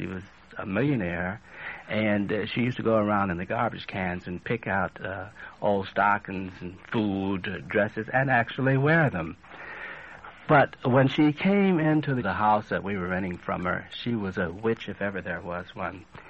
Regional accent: Chicago, Illinois, United States; And I came from Chicago originally, and I came from a rather decent home, I think, and had a pretty good education, schooling, and so forth.

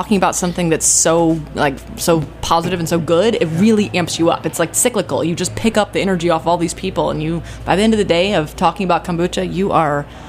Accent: Virginia, United States; I'm from Virginia, and we got married in Virginia.

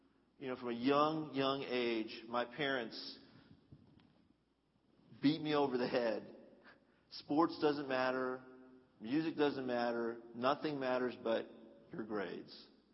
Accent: India; You know, she's from the country, I'm from the city. She's American, I'm Indian.

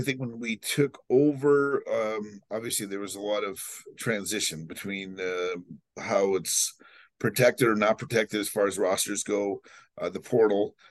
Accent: Eau Claire, Wisconsin, United States; also born or lived in Sioux City, Iowa; I grew up in Eau Claire, Wisconsin. That's 3 hours away. I had lived a significant amount of my life in Sioux City, Iowa.

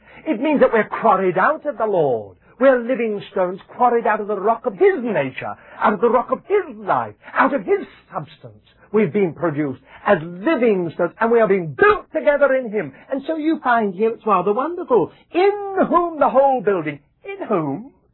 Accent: United Kingdom; now in Richmond, United Kingdom; I'm not a British brother. I'm a brother from Britain.

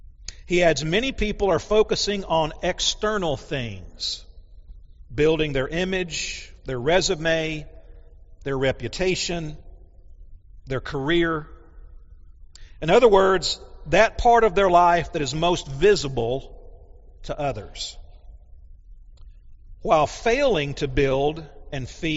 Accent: Callaway County, United States; I'm from Callaway County, very seldom leave Callaway County.

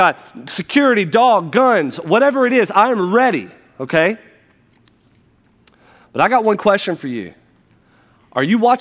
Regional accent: the South, United States; You're like, man, we're from the South. Summer starts in April. Mac and cheese is a vegetable. Sweet tea. This is where we're from. It's the South.

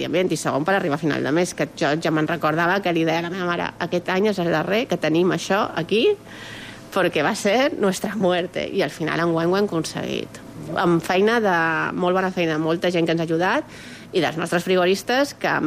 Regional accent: Palma, Balearic Islands, Spain; i jo era de Palma de tota la vida del barri

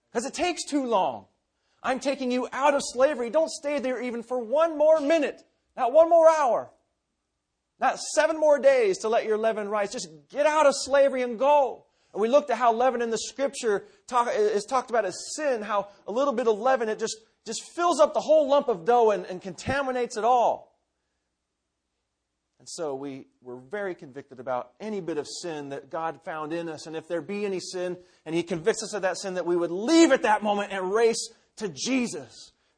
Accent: Seattle, Washington, United States; Because I'm a city boy. I'm from Seattle.

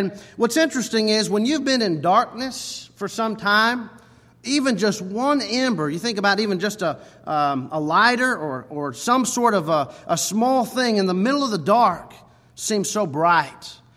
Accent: Texas, United States; also born or lived in Oklahoma; since we are from Oklahoma and Texas, I do consider Texas my home.

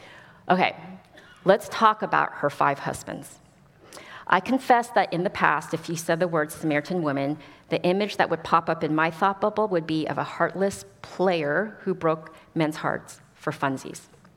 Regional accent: Los Angeles, California, United States; also born or lived in Seoul, South Korea; I was born in Seoul, South Korea, and my parents decided to immigrate to Los Angeles before my first birthday.

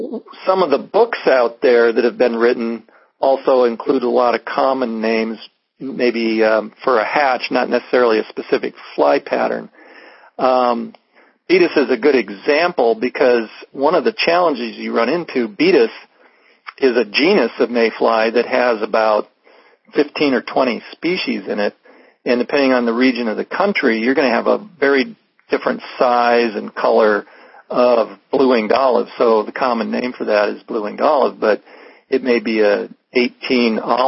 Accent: Illinois, United States; I grew up in Illinois, and I had an uncle who lived in Missouri

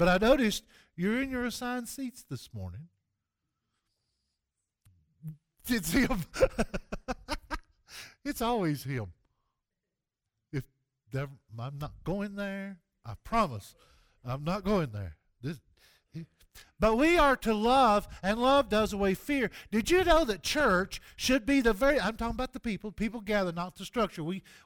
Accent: Southeast, United States; But I was raised in the Baptist church in the Southeast, took to church every Sunday

